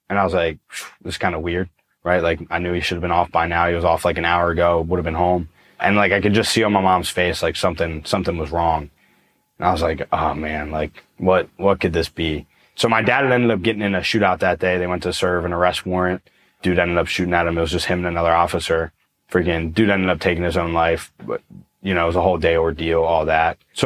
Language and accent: English; Pennsylvania, United States; So I'm from Pennsylvania. Had a pretty good upbringing.